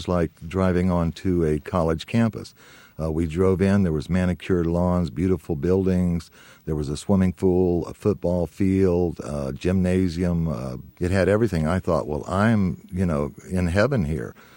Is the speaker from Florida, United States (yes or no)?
yes; Jacksonville, Florida, United States; I was raised in the Children's Home Society in Jacksonville, Florida.